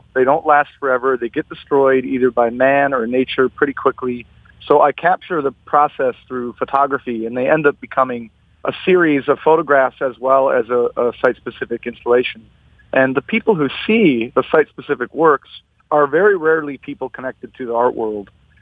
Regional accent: Redford Township, Michigan, United States; I grew up in Redford Township, and then for high school, I moved to Livonia.

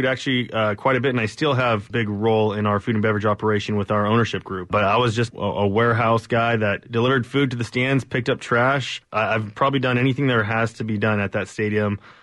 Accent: San Bernardino, California, United States; You know, I'm actually from San Bernardino. I grew up in the area

